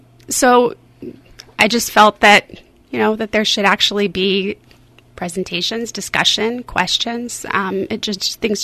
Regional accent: Napa, California, United States; I'm a Napa native. I was born and raised in Napa. I went to all public schools, Northwood, Redwood, Vintage.

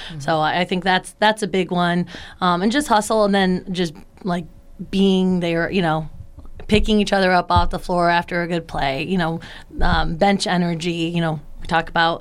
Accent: Northville, Michigan, United States; But I grew up in Northville.

